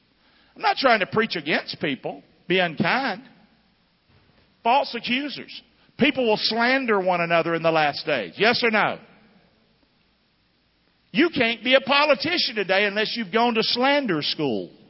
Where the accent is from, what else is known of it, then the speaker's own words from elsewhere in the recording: United States; born there; I love our country. I love that I was born in America.